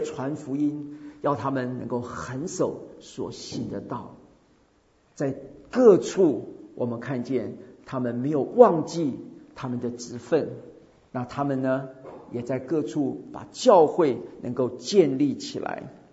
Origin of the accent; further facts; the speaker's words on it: China; 我们是中国人